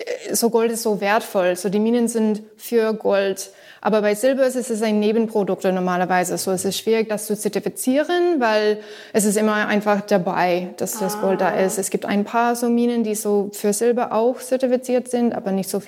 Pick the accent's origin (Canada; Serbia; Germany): Canada; Ja, original komme ich aus Kanada. Ich habe in Kanada studiert.